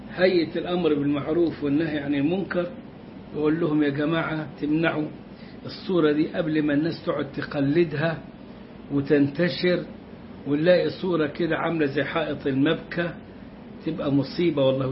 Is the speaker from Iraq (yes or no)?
no; Egypt; زي المقامات بتاعت الأولياء عندنا في مصر بيعبد من دون الله